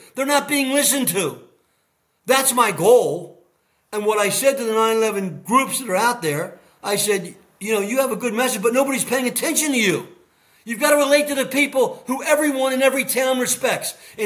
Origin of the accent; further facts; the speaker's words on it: Marcus Hook, Pennsylvania, United States; I grew up in Marcus Hook.